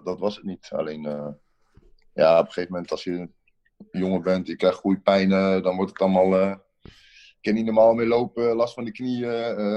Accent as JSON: {"language": "Dutch", "region": "Overijssel", "country": "Netherlands", "said": "ik kom uit de buurt van Zwolle."}